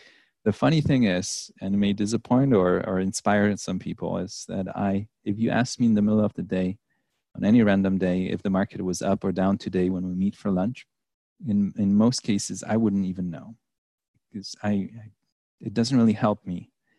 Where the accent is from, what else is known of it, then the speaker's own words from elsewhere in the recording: Poland; English is a second language; moved away as an adult; also born or lived in Paris; now in New York, United States; I grew up in Poland in the 80s. I moved to New York when I was in my 20s. I lived in Paris for a while.